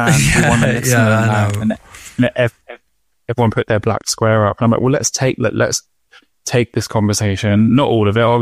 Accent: Eltham, London, United Kingdom; where I grew up in Eltham in the 90s

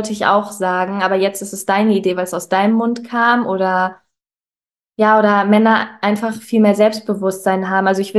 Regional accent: North Rhine-Westphalia, Germany; born there; moved away as an adult; now in Düsseldorf, Germany; ich bin 29 Jahre alt, gebürtige Ostwestfalin, bin für Studium nach Düsseldorf gezogen

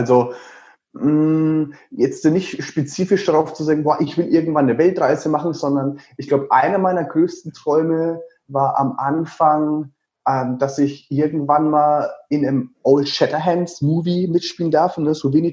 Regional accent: Würzburg, Bavaria, Germany; born there; ich bin in Würzburg geboren, Baujahr 86. Mich gibt es also jetzt schon seit 33 Jahren.

